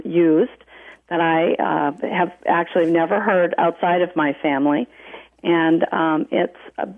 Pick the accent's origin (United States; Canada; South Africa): Canada; Alberta; I grew up in Western Canada.